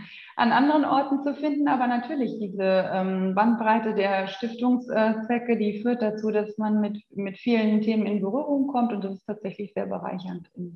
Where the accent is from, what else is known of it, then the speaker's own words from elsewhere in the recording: Cologne, North Rhine-Westphalia, Germany; also ein Kind der Region bin ich auch, ich komme ursprünglich aus Köln